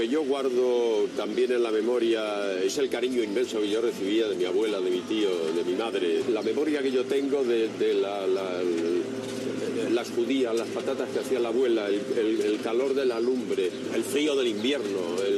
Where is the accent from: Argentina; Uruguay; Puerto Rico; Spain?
Spain; Chinchón, Community of Madrid; Soy de Chinchón, nacido aquí el 27 de septiembre del año 37.